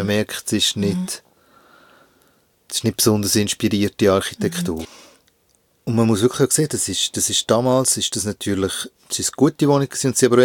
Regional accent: Hinterkappelen, Bern, Switzerland; Also es hat ein paar Bauetappen dort in Hinterkappelen.

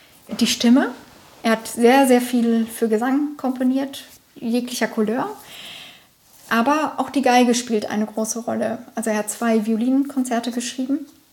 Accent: Bochum, North Rhine-Westphalia, Germany; also born or lived in Rostock; also ich bin in Bochum zur Schule gegangen und habe mein Abi dort gemacht und bin dann nach Rostock an die Hochschule gegangen.

